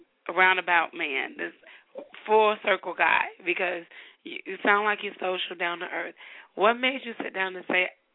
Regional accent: Chicago, Illinois, United States; I'm a wife and a mother, and I'm from Chicago.

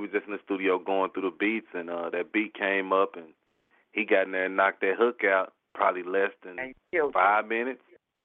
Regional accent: Tulsa, Oklahoma, United States; I was born and raised in Tulsa. I've been there my whole life.

